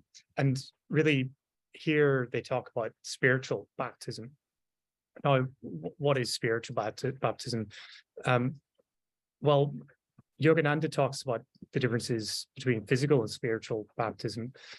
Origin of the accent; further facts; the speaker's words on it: Ireland; Being Irish, I'm not used to it yet.